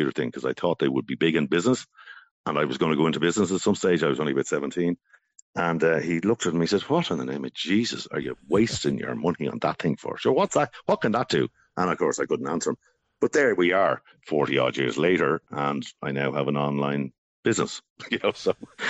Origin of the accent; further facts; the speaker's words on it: Ballybeg, Ireland; Now, when I was growing up, and when you were growing up in Ballybeg, you know, you came home from school, you dropped your bag, you went out on the road with the ball and you kicked around.